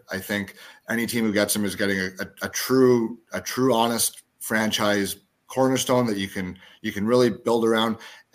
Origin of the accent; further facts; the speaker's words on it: the Maritimes, Canada; born there; I was born in the Maritimes.